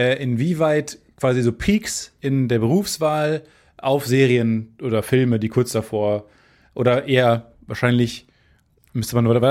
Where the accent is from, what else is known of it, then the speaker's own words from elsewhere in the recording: Carmen, Germany; ich komme aus Carmen